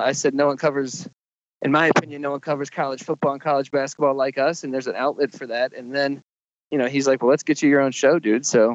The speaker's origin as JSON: {"language": "English", "region": "East Coast", "country": "United States", "tie": "born or raised there", "lives_now": "Los Angeles, United States", "said": "I grew up on the East Coast and I moved out to LA to pursue stand up and writing and stuff."}